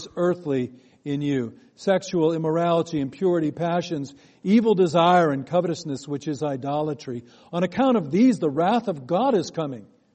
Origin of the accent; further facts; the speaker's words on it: Ireland; You know, the thing is, though, I'm Irish, so I'm either going to do really happy or really sad.